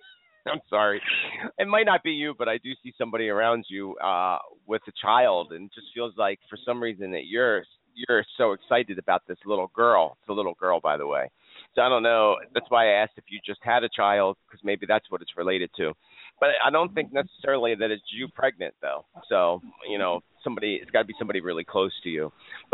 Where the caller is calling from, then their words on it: Fayetteville, North Carolina, United States; I'm calling from North Carolina.